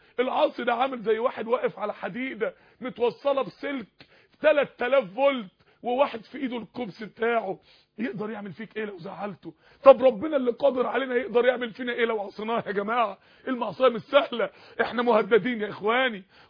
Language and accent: Arabic; Mansoura, Dakahlia, Egypt; انا فاكر يوم السماء شتت عندنا في المنصورة تلج